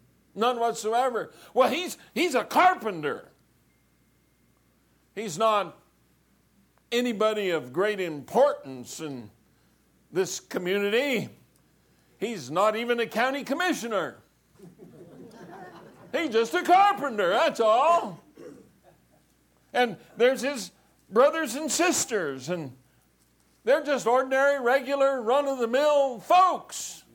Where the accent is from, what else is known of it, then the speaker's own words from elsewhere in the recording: Pueblo, Colorado, United States; an old steel mill town. I grew up in Pueblo.